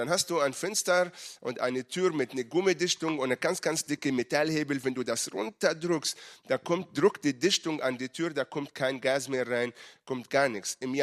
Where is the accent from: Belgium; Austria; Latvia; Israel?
Israel; Sorry, ich komme aus Israel, wir verstehen Kriegssprache.